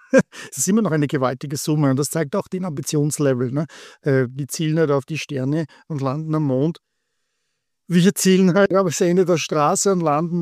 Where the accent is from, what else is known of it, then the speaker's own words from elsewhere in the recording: Vienna, Austria; Ich bin ein Wiener.